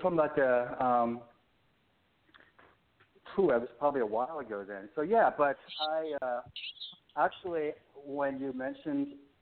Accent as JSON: {"language": "English", "region": "East Coast", "country": "United States", "lives_now": "Los Angeles, United States", "said": "Well, I'm from the East Coast. I moved out from Philly. I lived in Philly, New York, New Jersey."}